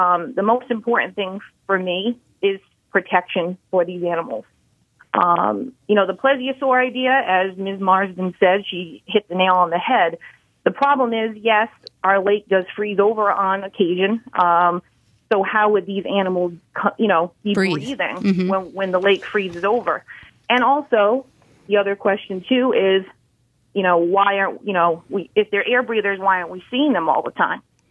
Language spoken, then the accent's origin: English; Rhode Island, United States; And it was 5 hours away from my home state of Rhode Island.